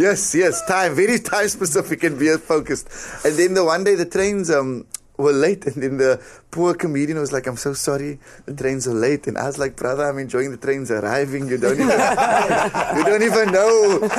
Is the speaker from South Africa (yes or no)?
yes; South Africa; the beautiful thing about being South African is we are open WhatsApp group.